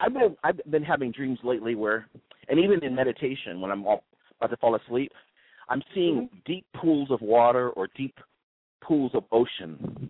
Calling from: California, United States; California.

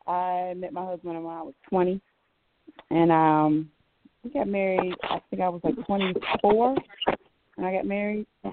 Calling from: Atlanta, Georgia, United States; calling from Atlanta, what, Georgia.

